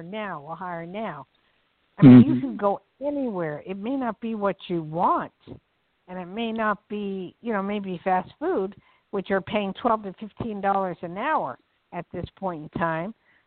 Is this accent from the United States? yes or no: yes; New Jersey, United States; also born or lived in New York; I mean, I'm from Jersey, and I've been in New York all my life